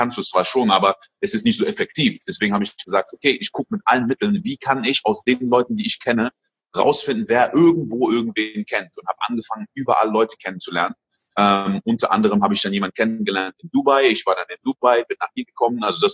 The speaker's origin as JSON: {"language": "German", "country": "Côte d’Ivoire", "tie": "born or raised there", "moved": "yes", "lives_now": "Germany", "said": "Ich bin in Elfmeinküste groß geworden, dann nach Deutschland gezogen. Meine Eltern sind sehr viel umgezogen."}